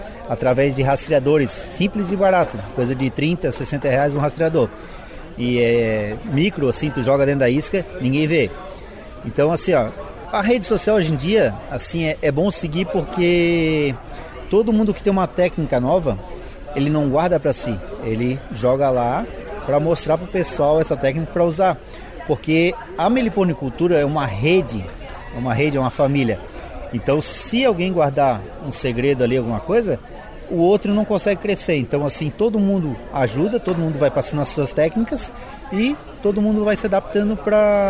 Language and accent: Portuguese; São José, Santa Catarina, Brazil; Eu sou de São José, né?